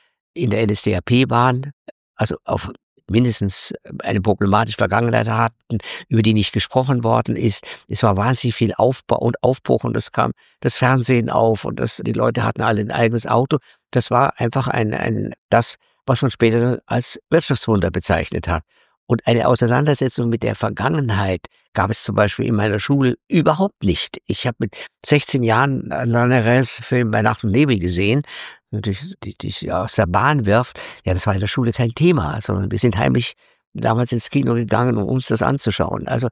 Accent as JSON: {"language": "German", "town": "Munich", "region": "Bavaria", "country": "Germany", "said": "bin ich Münchner und Sie nicht, was man hören kann."}